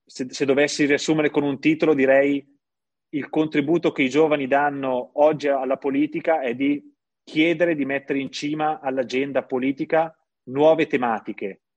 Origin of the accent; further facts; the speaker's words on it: Lodi, Lombardy, Italy; io vengo da Lodi, che è un piccolo centro per certi versi simile